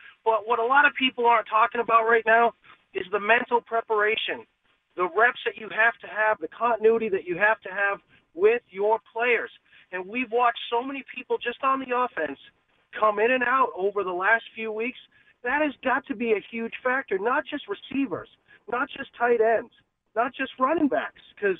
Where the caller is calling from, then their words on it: Groton, Connecticut, United States; So I'm calling from Groton, Connecticut. Been a season ticket holder for 18 years.